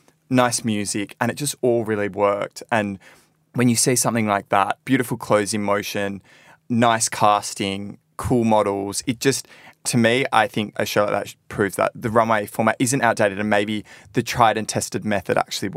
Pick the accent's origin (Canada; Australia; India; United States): Australia; Perth, Western Australia; I've found an amazing designer from Perth, which is my hometown.